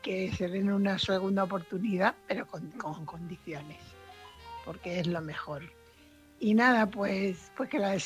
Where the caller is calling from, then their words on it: Fuenlabrada, Community of Madrid, Spain; corresponsal de Fuenlabrada.